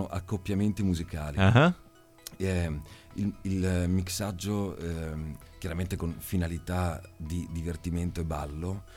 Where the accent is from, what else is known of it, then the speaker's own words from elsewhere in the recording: Costalta, Veneto, Italy; Io sono di Belluno e in particolare, diciamo, il mio cuore genetico sta sulle Dolomiti... al confine con l'Austria, nella zona che si chiama Comelico, nel paesino di Costalta.